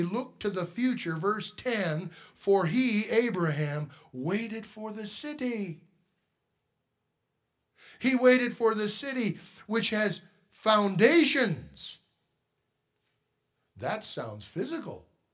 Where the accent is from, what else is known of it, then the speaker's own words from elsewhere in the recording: Lewistown, Montana, United States; And I say, well, we're from Lewistown.